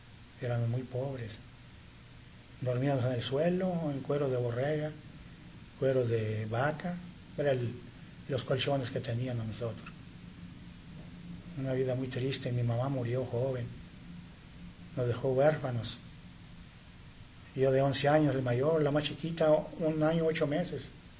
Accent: China, Nuevo León, Mexico; yo soy nativo de China, Nuevo León, pueblito chiquito, pero en 1959 yo estaba en el rancho y ya fastidiado, aburrido, en el campo

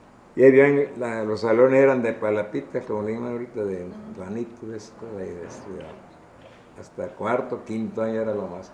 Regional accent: Paraíso, Tabasco, Mexico; Nací en Paraíso, Tabasco, un 14 de octubre del año de 1924.

